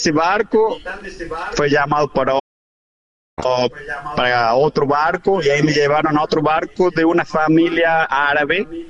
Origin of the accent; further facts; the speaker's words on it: Argentina; No, no soy italiano, soy argentino.